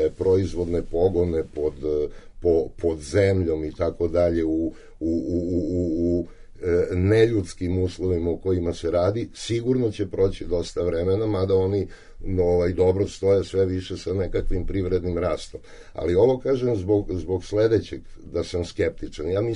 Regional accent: Southern and Eastern Serbia, Serbia; Mislim, ja sam čovjek sa Borske reke i jako dobro znam kako to izgleda.

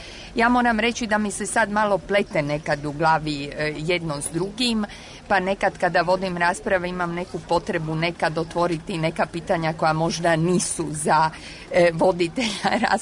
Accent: Rijeka, Primorje-Gorski Kotar County, Croatia; moved away as an adult; also born or lived in Zagreb; now in Prague, Czechia; Pa ja sam zapravo iz Rijeke, međutim studirala sam, završila sam dramaturgiju na Akademiji u Zagrebu i onda sam zapravo dugo godina živjela i radila u Zagrebu i prije 2 godine sam preselila u Prag.

